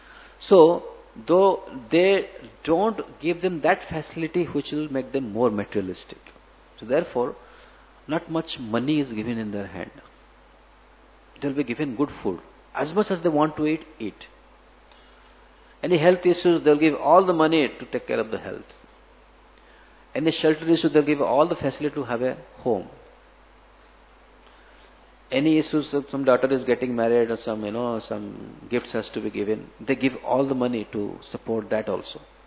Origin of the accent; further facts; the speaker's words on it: Odisha, India; English is a second language; I have seen some of my friends in Orissa. We are from Orissa.